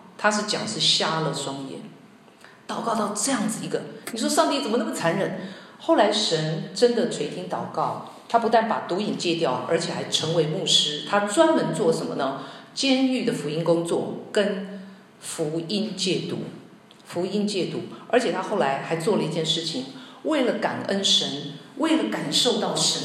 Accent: Taiwan; 因为我是从台湾来的哈

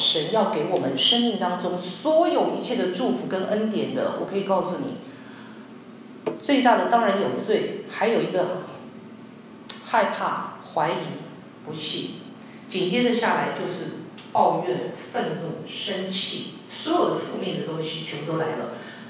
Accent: Taiwan; 对不起啊，因为我从台湾来的，我就稍微举例一下

